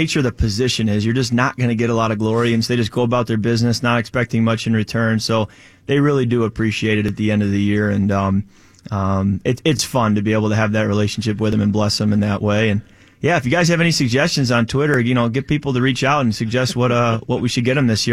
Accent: Michigan, United States; went back to my hometown in Michigan, watched a lot of sunsets.

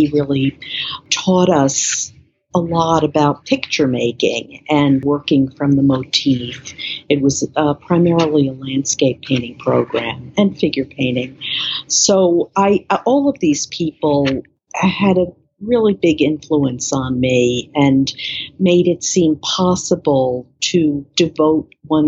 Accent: New York City, New York, United States; I grew up in New York City.

